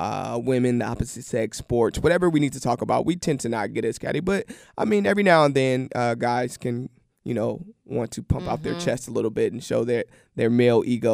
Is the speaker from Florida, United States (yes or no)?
no; California, United States; also born or lived in Oklahoma; Born and raised in California, but Oklahoma was home for years.